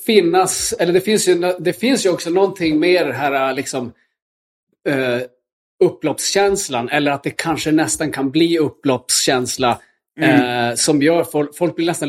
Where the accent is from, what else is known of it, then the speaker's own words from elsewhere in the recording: Luleå, Norrbotten County, Sweden; klottrade det på kyrkan där jag växte upp i Luleå